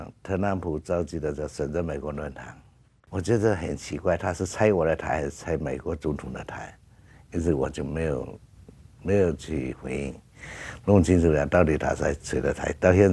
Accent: China; 首先美国人讲英语会讲俚语，我们中国人就不会，连我连英语都讲不清楚，不会讲。那是而且我们中国派来的一部分管理干部，我们控制很严

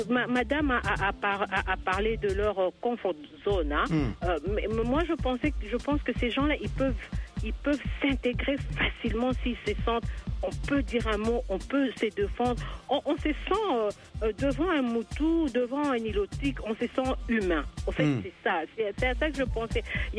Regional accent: Boende, Tshuapa, DR Congo; chez moi, je suis de Boende mm-hmm. et je suis de Dikela.

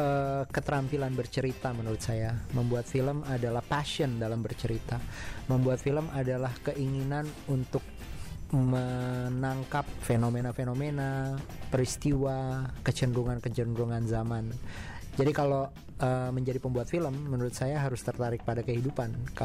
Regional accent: South Sulawesi, Indonesia; born there; Saya belum membuat film di tanah kelahiran saya di Sulawesi Selatan.

